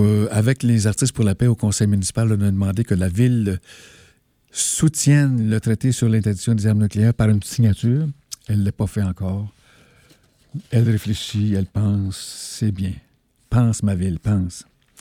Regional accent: Quebec, Canada; parce que moi, je viens de l'Abitibi, là, que Rouyn-Noranda, ça pollue énormément d'arsenic

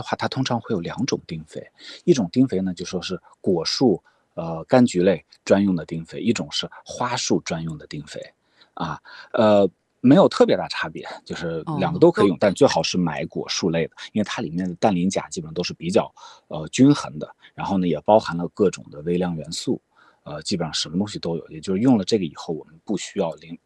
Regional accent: Shanxi, China; now in California, United States; 我们像我是北方人啦，我见的枣，我还是山西人，所以我见的枣都我们那种山西的大枣

